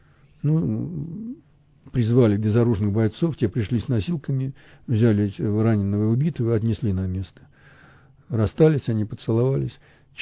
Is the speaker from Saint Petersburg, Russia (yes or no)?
no; Moscow, Russia; born there; Ну, я родился в Москве давным-давно. Еще в Советском Союзе.